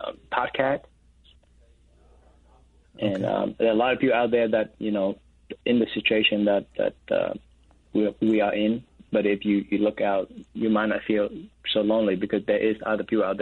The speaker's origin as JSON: {"language": "English", "country": "Vietnam", "said": "I'm an oldest brother, and then I'm from Vietnam."}